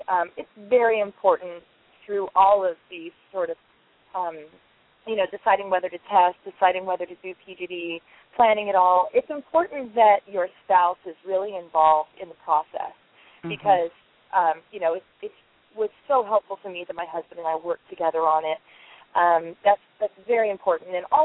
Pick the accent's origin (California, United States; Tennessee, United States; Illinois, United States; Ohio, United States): California, United States; I grew up in California, a country girl, and in a very strong, loving family